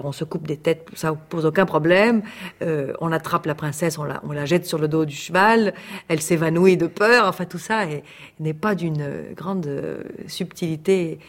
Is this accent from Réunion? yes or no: no; Morocco; born there; Je suis née au Maroc et il y avait une colonie russe importante au Maroc.